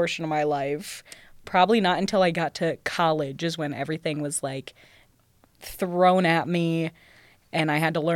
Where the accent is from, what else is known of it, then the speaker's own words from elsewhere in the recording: Sandusky, Ohio, United States; So Libby and I grew up in Sandusky, Ohio.